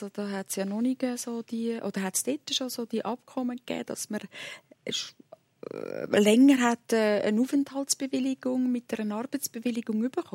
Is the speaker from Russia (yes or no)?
no; Switzerland; Als stark verwurzelte Schweizerin ein schrecklicher Gedanke.